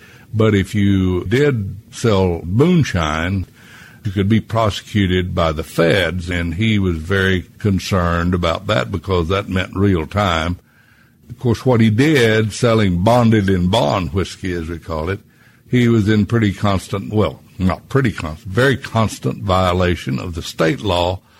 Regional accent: Bobtown, Pennsylvania, United States; born there; When I was born in Bobtown, there was a doctor in attendance at my home, Dr. John Lawson.

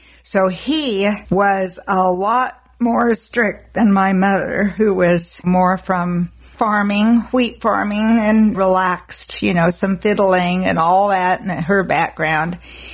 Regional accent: Great Falls, Montana, United States; born there; now in Tulsa, United States; Great Falls, Montana. Air Force baby. I was born in Deaconess Hospital, Malmstrom Air Force Base.

